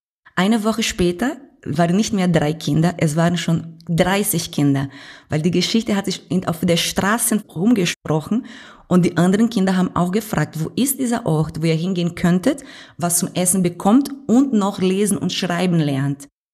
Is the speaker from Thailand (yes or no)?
no; Pernambuco, Brazil; German is a second language; now in Germany; Obwohl da in Schusslinien bzw. Linha do Tiro, wo ich aufgewachsen bin, in der Favela, keine Schule, kein Krankenhaus, keine Müll abgeholt wurde und keine Polizeistation gab's